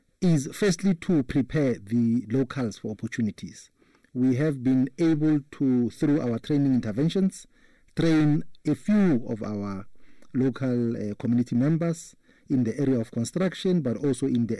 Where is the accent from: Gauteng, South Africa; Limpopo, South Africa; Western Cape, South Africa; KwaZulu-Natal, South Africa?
Gauteng, South Africa; Mamelodi; born and bred in Mamelodi. I'm the child of the soil.